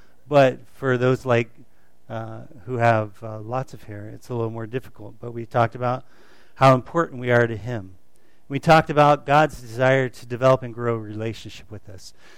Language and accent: English; Miami, Florida, United States; also born or lived in Tampa; And where was I born? Florida, okay. Tampa, Florida. Okay, I grew up in Miami primarily